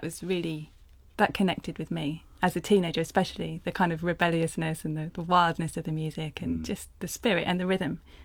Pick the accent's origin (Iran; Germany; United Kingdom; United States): United Kingdom; Chichester, South East England; we were born and brought up in Chichester in West Sussex.